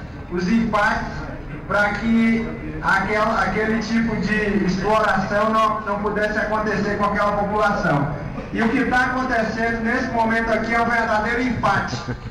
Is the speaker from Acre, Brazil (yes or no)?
yes; Acre, Brazil; Eu sou do estado do Acre e na década de 70 nós tivemos um processo muito forte de invasão de pessoas que vinham de vários lugares do país